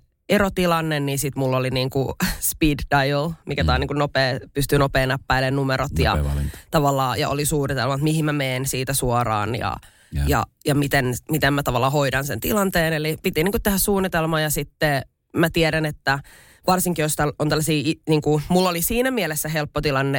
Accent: Helsinki, Uusimaa, Finland; mä oon kasvanut täällä Ruoholahdessa

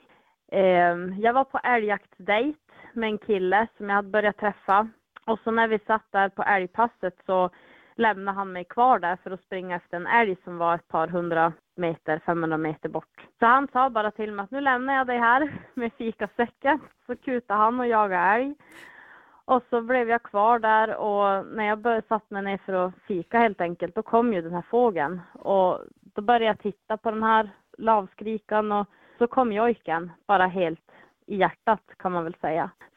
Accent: Vilhelmina, Västerbotten County, Sweden; Och Vilhelminområdet där jag är ifrån, där kallas den ju då för kaxiken.

